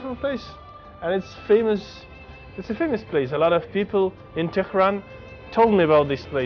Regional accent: Russia; English is a second language; From Russia.

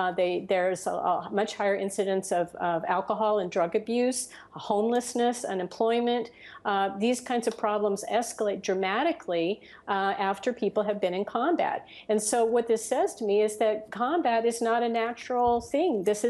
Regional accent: United States; But upsets me and concerns me as a human being and as an American as a person of the world

